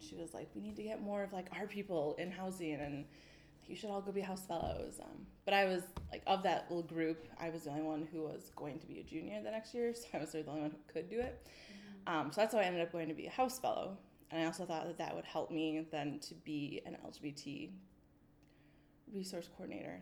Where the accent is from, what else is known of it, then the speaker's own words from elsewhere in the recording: Portage, Wisconsin, United States; So I'm originally from Portage, Wisconsin, so not too far away. Being from a small town, my number one desire was to get out of a small town.